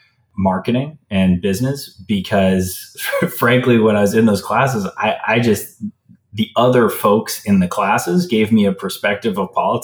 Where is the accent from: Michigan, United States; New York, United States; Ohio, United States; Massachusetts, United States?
Massachusetts, United States; Milton; also born or lived in Atkinson, New Hampshire; I grew up in Milton, Massachusetts and Atkinson, New Hampshire. My dad lived in New Hampshire. My mom lived in Massachusetts. And I kind of went back and forth.